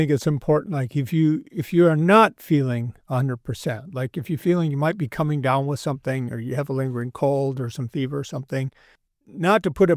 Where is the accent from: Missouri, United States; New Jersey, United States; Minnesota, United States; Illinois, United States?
Minnesota, United States; Frazee; I am looking forward this summer to going back to my hometown during the time of our annual big celebration.